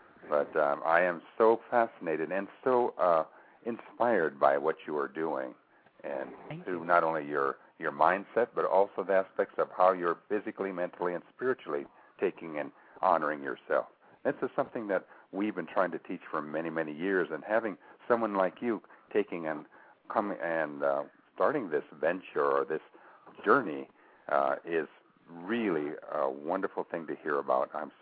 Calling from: Colorado, United States; We're calling from Colorado in the States here

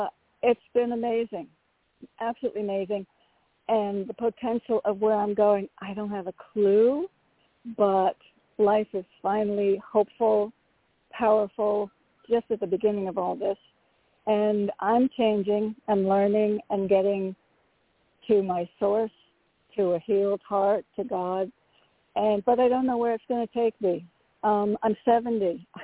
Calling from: Connecticut, United States; Hi, thank you. … from Connecticut.

